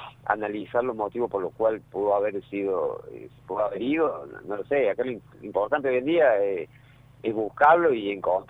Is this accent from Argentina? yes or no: yes; San Francisco, Córdoba, Argentina; nosotros somos de San Francisco